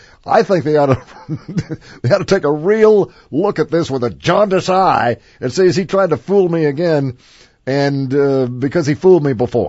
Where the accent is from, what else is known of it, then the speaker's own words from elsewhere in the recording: Kansas, United States; I'm from Kansas. My twin sister lives back there.